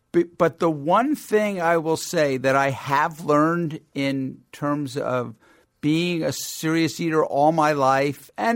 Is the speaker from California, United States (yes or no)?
no; New York, United States; What makes me think of home, I grew up on Long Island